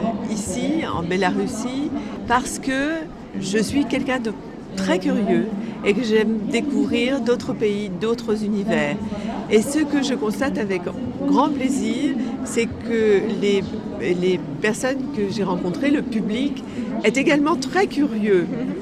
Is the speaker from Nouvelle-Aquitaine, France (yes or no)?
no; Brittany, France; une attente du public qui veut connaître mon pays, mon regard, ma région d'origine, la Bretagne.